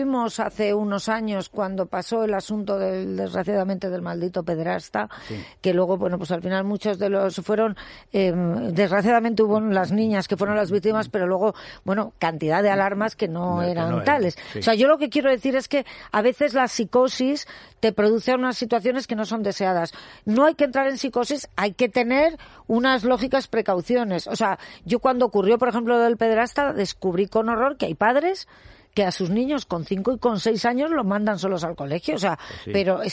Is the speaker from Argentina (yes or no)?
no; Aragon, Spain; Yo también.